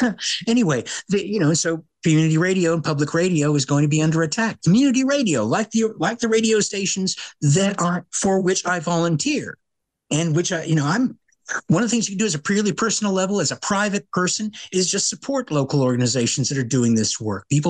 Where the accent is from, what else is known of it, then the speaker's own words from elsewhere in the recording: Oregon, United States; Now, here in my home state of Oregon, thanks to the passage of Measure 110 back in 2020